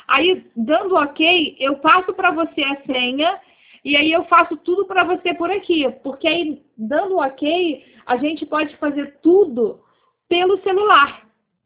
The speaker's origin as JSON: {"language": "Portuguese", "region": "Rio de Janeiro", "country": "Brazil", "said": "Sou do Rio, sim."}